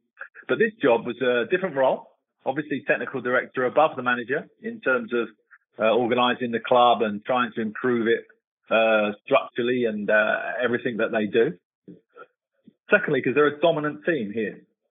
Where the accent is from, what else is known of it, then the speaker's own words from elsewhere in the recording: England, United Kingdom; I think as English people and as British people, we think we can't work abroad because of the language.